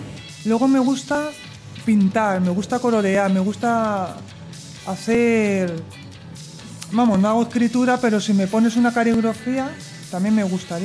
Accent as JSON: {"language": "Spanish", "town": "Fuenlabrada", "region": "Community of Madrid", "country": "Spain", "tie": "born or raised there", "said": "Yo soy de Fuenlabrada, pero yo nací en Carabanchel."}